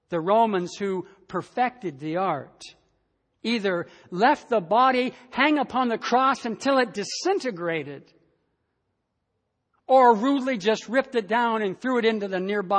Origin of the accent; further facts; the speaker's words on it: United States; As many of you know, I was raised in the United States